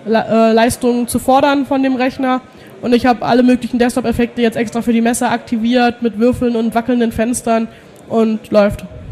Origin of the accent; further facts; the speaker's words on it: Baden-Württemberg, Germany; Ich komme aus der Nähe von Heidelberg.